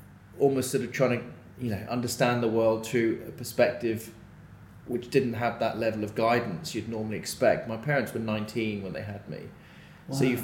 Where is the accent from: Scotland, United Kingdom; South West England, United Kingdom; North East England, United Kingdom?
South West England, United Kingdom; Sidmouth; born there; So I was born Sidmouth Hospital, small little hospital.